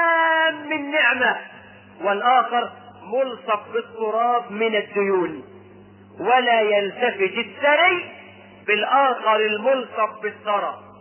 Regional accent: Egypt; احنا كمصريين

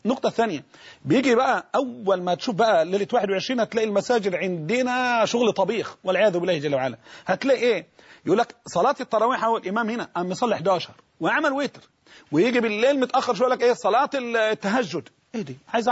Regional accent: Egypt; أصل القيام إحنا عندنا في مصر

